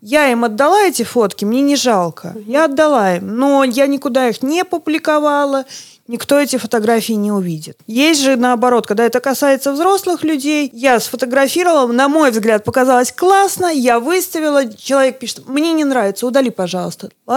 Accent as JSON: {"language": "Russian", "region": "Riga", "country": "Latvia", "moved": "as an adult", "lives_now": "Narva, Estonia", "said": "Нет, я из Риги. Я родом из Риги, переехала сюда по любви"}